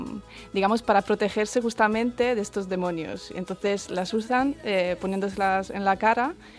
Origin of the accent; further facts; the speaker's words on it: Italy; Spanish is a second language; Tengo un acento raro que no se entiende muy bien de dónde viene, pero sí, soy italiana